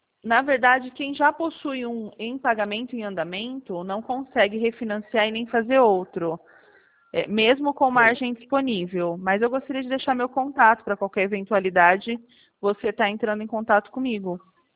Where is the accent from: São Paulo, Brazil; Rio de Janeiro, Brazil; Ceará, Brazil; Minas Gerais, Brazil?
São Paulo, Brazil; Presidente Venceslau; sou de Presidente Venceslau